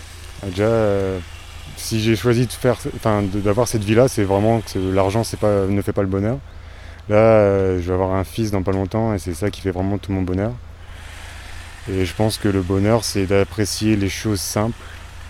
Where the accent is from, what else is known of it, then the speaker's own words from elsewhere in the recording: Beauvais, Hauts-de-France, France; Alors, au départ, moi, je suis du Nord, je viens de Picardie, de Beauvais exactement.